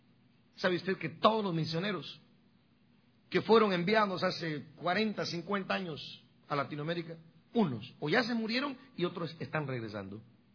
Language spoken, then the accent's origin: Spanish; Guatemala; Los que somos de Guatemala, Ana María, su servidor, somos los únicos de Guatemala acá.